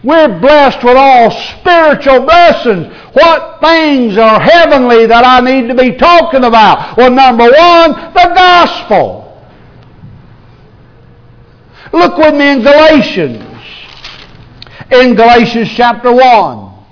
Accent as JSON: {"language": "English", "town": "Boston", "region": "Massachusetts", "country": "United States", "said": "They can talk Boston. We're from Boston."}